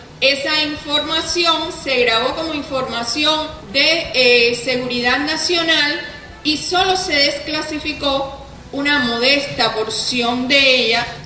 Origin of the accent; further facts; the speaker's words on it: Cuba; yo vengo con una madre y yo soy una abogada cubana.